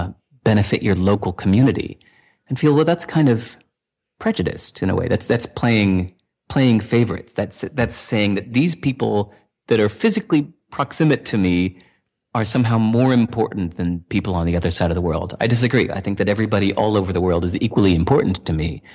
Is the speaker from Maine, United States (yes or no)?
no; Illinois, United States; also born or lived in Boston / New York City; now in Portland, United States; Like, I grew up near Chicago. I don't see myself as Chicago dude.